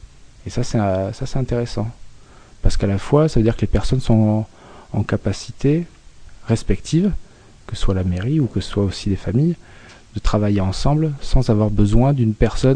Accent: France; parce qu'on est Roms, qu'on est tous pareils. C'est parce qu'on est Français, qu'on est tous pareils aussi.

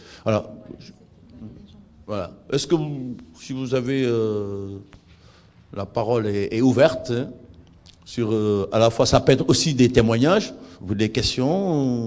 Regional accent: Senegal; Et on se rend compte, chez moi, au Sénégal, on va danser

